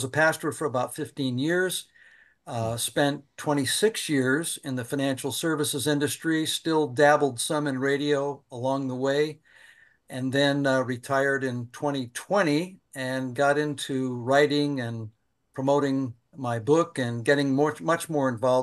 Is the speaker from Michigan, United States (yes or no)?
yes; Holland, Michigan, United States; I grew up in Holland, Michigan, and that's why I also am a Detroit Tigers fan